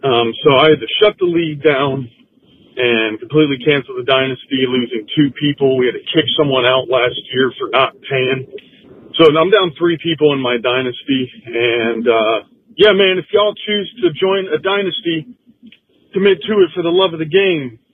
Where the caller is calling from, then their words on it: Gahanna, Ohio, United States; I'm calling from Gahanna.